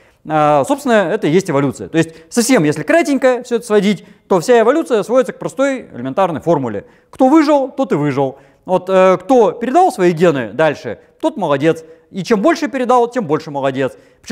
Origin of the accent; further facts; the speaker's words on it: Zheleznodorozhny, Moscow Oblast, Russia; у меня в моем родном городе Железнодорожный